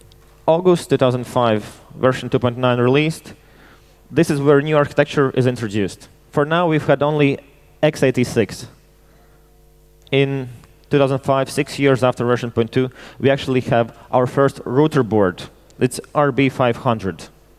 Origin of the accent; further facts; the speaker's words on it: Latvia; By the way, MicroTik are a Latvian company. I come from Latvia. They are also a Latvian company.